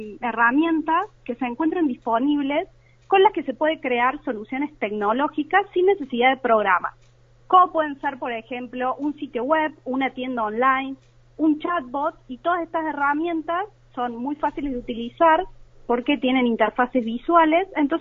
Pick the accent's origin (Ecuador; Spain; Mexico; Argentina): Argentina; Córdoba; como verán por mi tonada, tiene base en Córdoba